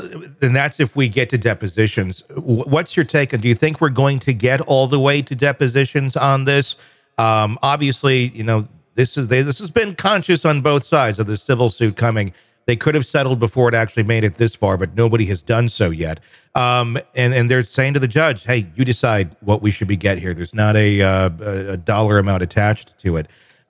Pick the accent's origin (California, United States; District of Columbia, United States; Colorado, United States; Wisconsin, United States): Wisconsin, United States; I'm from Wisconsin. They drink a lot there too.